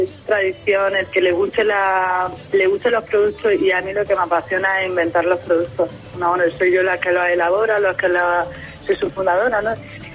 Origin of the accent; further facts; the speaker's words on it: Jaén, Andalusia, Spain; ahí en mi pueblo, yo soy de Jaén